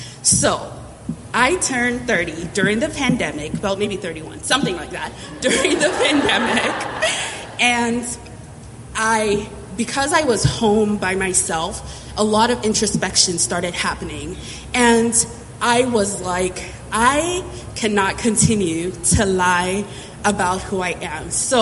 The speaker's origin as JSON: {"language": "English", "country": "Nigeria", "tie": "born or raised there", "lives_now": "United States", "said": "So I was born in Nigeria. I am Nigerian American."}